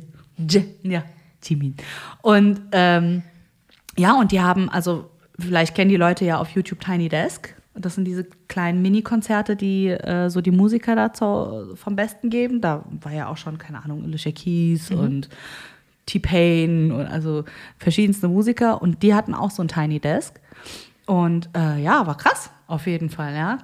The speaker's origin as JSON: {"language": "German", "country": "South Korea", "said": "Und ja, ich komme aus Korea. Ja, als ich in der Grundschule war, habe ich auch K-Pop gehört, wenn ich in Korea war."}